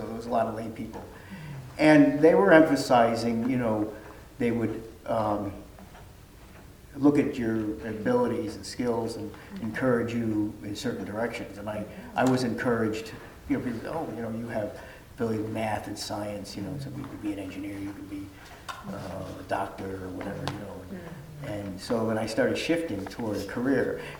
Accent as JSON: {"language": "English", "region": "Connecticut", "country": "United States", "tie": "born or raised there", "said": "And I grew up in Connecticut."}